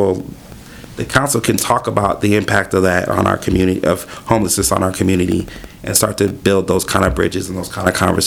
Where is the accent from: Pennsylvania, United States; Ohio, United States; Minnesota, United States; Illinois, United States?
Minnesota, United States; Minneapolis; I grew up in a Nigerian church. I grew up in the Phillips neighborhood, which is one of the most diverse communities in the state.